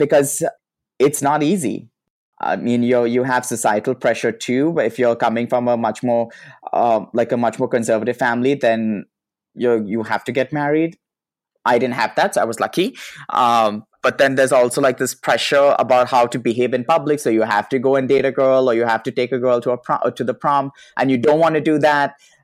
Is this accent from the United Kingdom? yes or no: no; India; now in United States; I'm an immigrant. I came from India. I've lived in America. I've married someone from the South, and I'm also gay.